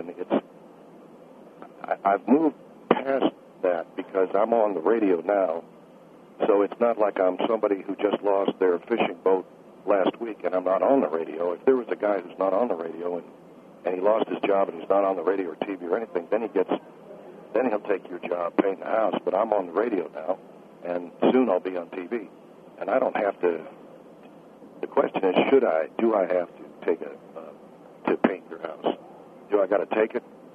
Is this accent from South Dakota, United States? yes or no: no; Louisiana, United States; I don't crap in my hand. I'm from Louisiana.